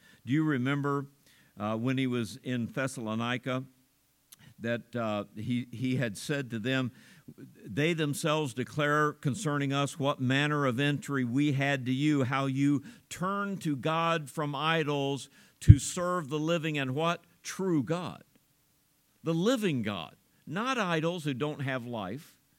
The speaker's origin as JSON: {"language": "English", "town": "Oxford", "region": "Ohio", "country": "United States", "tie": "born or raised there", "said": "this is back in my hometown of Oxford, Ohio, small town, little bitty grocery store on the corner type of thing."}